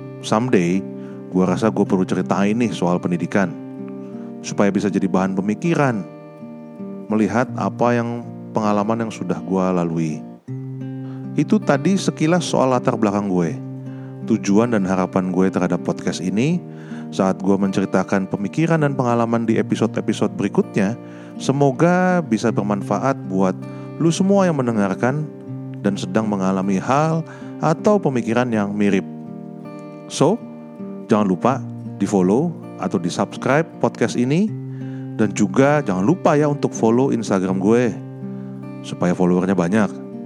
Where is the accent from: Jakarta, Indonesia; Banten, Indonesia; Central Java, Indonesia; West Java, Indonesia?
Jakarta, Indonesia; Gue lahir dan besar di Jakarta. Mulai dari TK hingga SMP, gue bersekolah di Sekolah Ora et Labora. Panglima Polim lokasinya, tetapi SMP adanya di Pondok Indah.